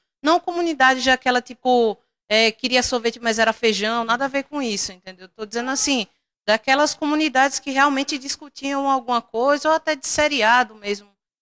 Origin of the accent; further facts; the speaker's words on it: Northeast Region, Brazil; Eu não sou daqui, eu sou do Nordeste. E lá no Nordeste não tem isso.